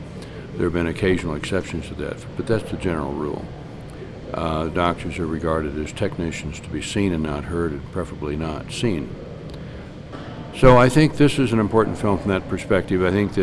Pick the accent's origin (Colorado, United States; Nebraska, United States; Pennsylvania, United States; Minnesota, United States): Colorado, United States; also born or lived in Kansas; We're both from Kansas, although I moved to Colorado when I was three.